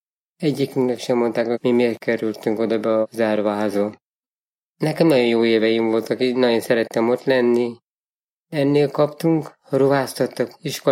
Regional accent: Székelykeresztúr, Harghita, Romania; bekerültem a kórházba, és a kórházból bekerültem a áruházban, Székely keresztúron. Egy hatalmas nagy áruház, ahol körülbelül 1000-en voltunk, kellett felnőjek.

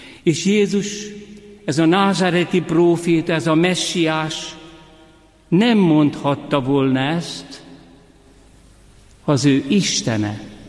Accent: Hungary; born there; Szülőfalumban Siót szabályozták. Azelőtt ugye a Balaton szépen lecsorgott. És olyan posványos volt az egész terület.

